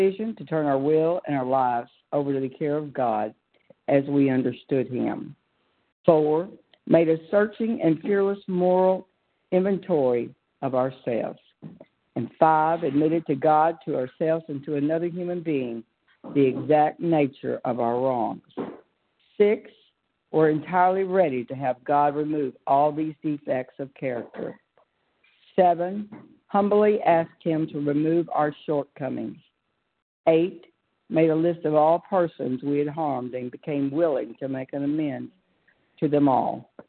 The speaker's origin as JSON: {"language": "English", "town": "Pensacola", "region": "Florida", "country": "United States", "said": "I'm from Pensacola, Florida, and I'm a recovered compulsive overeater."}